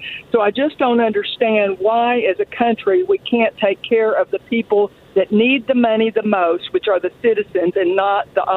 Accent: the South, United States; So my entire life, I'm a Southerner

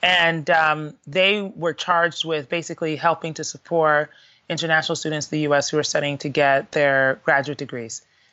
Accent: Connecticut, United States; born there; also born or lived in Ghana / Colorado; Well, so I was born in Connecticut. My dad was getting his PhD, or 2 PhDs in ethnomusicology and anthropology. He'd come from Ghana as a Fulbright scholar.

